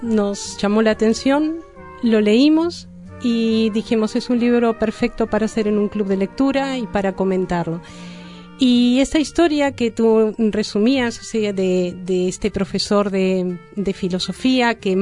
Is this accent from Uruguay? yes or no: yes; Uruguay; now in Spain; yo que soy de Uruguay, que estoy a 10.000 kilómetros de distancia